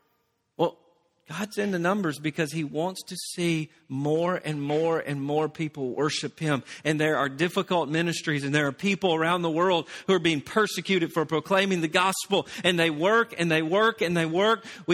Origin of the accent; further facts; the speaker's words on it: Tennessee, United States; Now, I'm from Tennessee and I love going to Neyland Stadium.